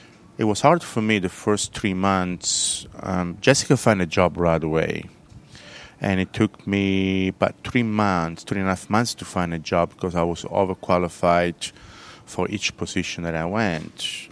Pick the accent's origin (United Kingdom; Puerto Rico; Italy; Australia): Italy; Southern Italy; English is a second language; now in United States; I was born and raised in South Italy, and we thought, why not move down South, where the weather and the four season and the people are just, you know, just wonderful